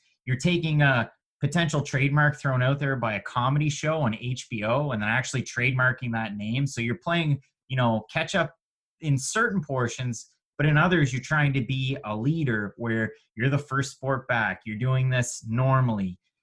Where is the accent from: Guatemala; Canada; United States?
Canada; A, appreciate it, but B, I'm Canadian, John's American. The world's a lot different between our two countries.